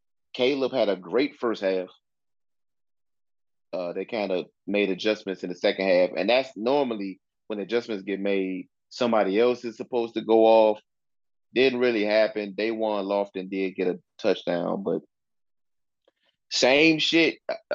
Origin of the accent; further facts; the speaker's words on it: Newport News, Virginia, United States; Shout out to Brendan Hill, coaching over at the apprentice school in my hometown, in our hometown, New Canoes, Virginia.